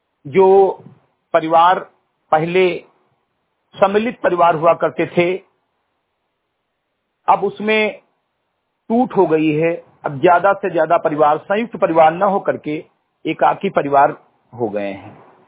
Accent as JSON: {"language": "Hindi", "region": "Uttar Pradesh", "country": "India", "tie": "born or raised there", "said": "ग्राम post चंद्री घटही विकास खंड मेनपुरवा जनपद बहराइच का मूल निवासी हूं"}